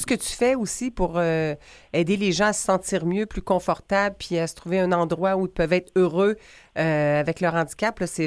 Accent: Quebec, Canada; now in Rive-Sud de Montréal, Canada; j'ai déjà habité dans le Vieux-Montréal, je suis retournée sur la Rive-Sud. En fait, je viens de la région de la Naudière, mais la Rive-Sud de Montréal, c'est devenu comme... J'ai fait mes racines, là

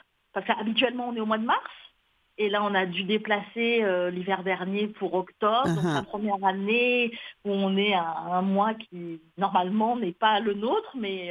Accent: France; now in Montreal, Canada; c'est pour ça que j'ai choisi, moi, en tant que française, de venir à Montréal

